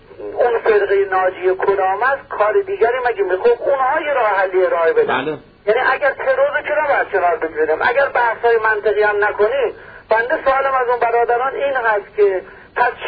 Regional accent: Iran; ما ایرانی هستیم، شیعه باشیم، سنی باشیم، زرتشتی باشیم، عرق ملی داریم، وطنمون رو دوست داریم

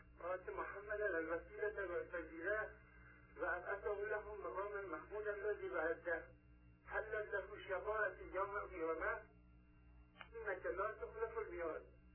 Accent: Qazvin, Iran; من از قزوین هستم. از بافت یزد زنگ می‌زنم.

